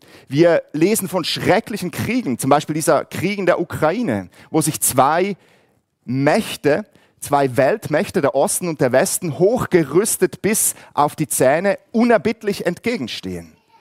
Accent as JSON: {"language": "German", "country": "Switzerland", "accent": "Swiss", "lives_now": "Hamburg, Germany", "said": "Ich bin 44 Jahre alt. Ich wohne mit meiner Familie in Hamburg. Aber eigentlich sind wir Schweizer, wie ihr vielleicht an meinem Dialekt gehört habt. Und wir wohnen in Hamburg mitten in diesem Brennpunkt St. Pauli, also wirklich Downtown"}